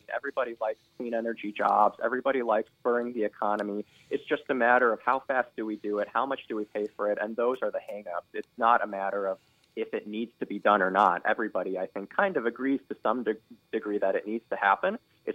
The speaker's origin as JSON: {"language": "English", "region": "Indiana", "country": "United States", "said": "not just because I'm from Indiana."}